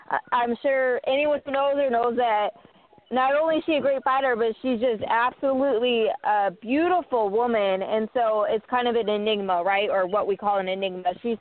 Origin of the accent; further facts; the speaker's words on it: Phoenix, Arizona, United States; But she also had a lot of support behind her in my hometown, Phoenix.